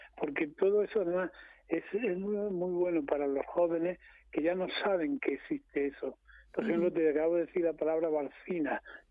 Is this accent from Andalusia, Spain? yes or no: yes; Cuevas de San Marcos, Andalusia, Spain; hay uno de mi pueblo, de Cuevas de San Marcos, que ha hecho un árbol genealógico de la familia